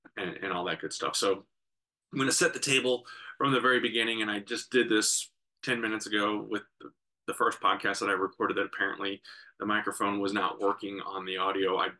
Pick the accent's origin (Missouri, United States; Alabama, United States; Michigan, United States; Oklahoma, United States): Missouri, United States; St. Louis; And fortunately, growing up in St. Louis, there were many options in terms of TV, of watching